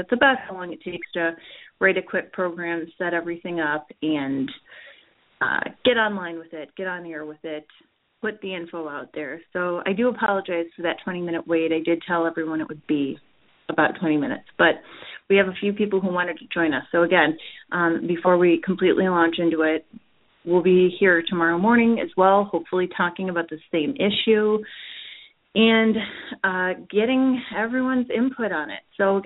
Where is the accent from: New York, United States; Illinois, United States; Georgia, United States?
Illinois, United States; Chicago; I'm from the Chicagoland area.